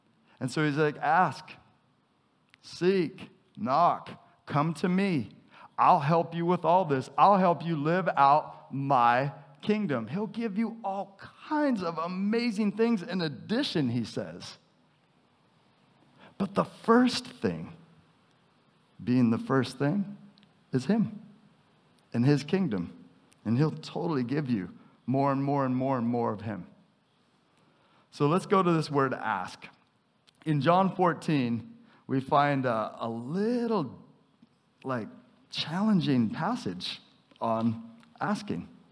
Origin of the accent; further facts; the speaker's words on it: United States; I am so American, and I am so into my freedom